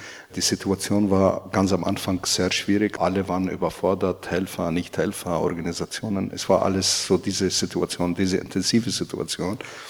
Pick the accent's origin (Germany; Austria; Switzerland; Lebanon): Lebanon; Ich bin gebürtiger Flüchtling. Meine Eltern lebten als Flüchtlinge im Libanon.